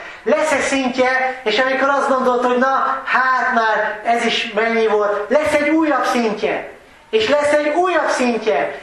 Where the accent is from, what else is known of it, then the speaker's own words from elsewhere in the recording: Sárbogárd, Fejér, Hungary; Ilyen olyan, mint nálunk otthon Sárbogárdon némely ember.